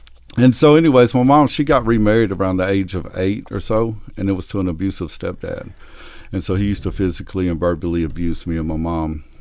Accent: Texarkana, United States; born there; Well, I was born in Texarkana in about 1977

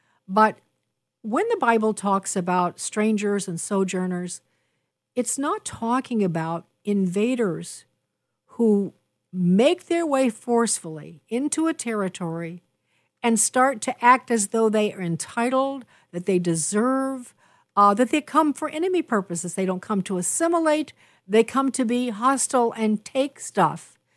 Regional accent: Wheaton, Illinois, United States; I'm from Wheaton. My son went to Wheaton. Many of my friends are from Wheaton.

